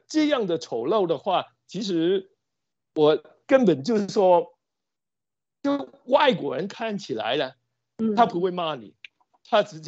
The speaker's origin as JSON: {"language": "Chinese", "country": "Hong Kong", "tie": "born or raised there", "said": "我是香港人"}